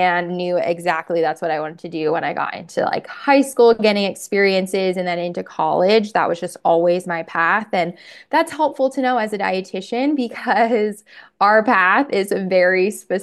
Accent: Pennsylvania, United States; I'm from Pennsylvania, so if people don't know what field hockey is, it's an East Coast thing.

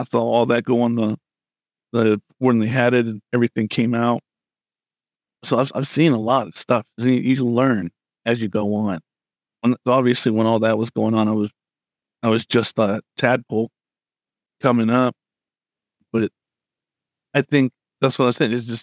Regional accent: North Carolina, United States; I grew up in North Carolina, Vietnam, they called it. It was a rough town.

